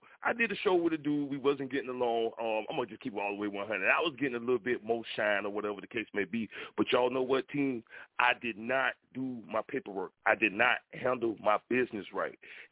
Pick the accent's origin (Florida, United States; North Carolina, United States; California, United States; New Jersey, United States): Florida, United States; Jacksonville; not only in my hometown. I'm from Jacksonville, Florida, by the way, which we call Duval County.